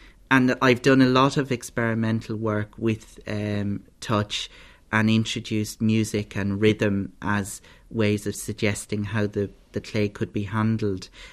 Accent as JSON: {"language": "English", "town": "Ballinasloe", "region": "Connacht", "country": "Ireland", "lives_now": "Dublin, Ireland", "said": "I'm from Ballinasloe."}